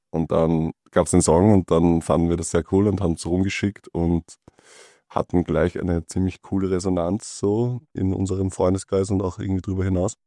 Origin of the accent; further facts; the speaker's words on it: Lower Austria, Austria; also born or lived in Vienna; Ich bin in Wien geboren, aber dann auch ab meinem dritten Lebensjahr auch so ungefähr aus der Gegend, wo der Laurenz heißt, in Niederösterreich.